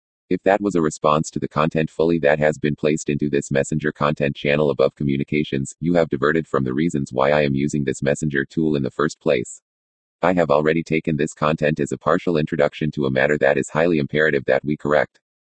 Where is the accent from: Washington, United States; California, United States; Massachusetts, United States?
California, United States; San Bernardino; Well, my hometown is San Bernardino and I am stuck back living in San Bernardino again because of hate.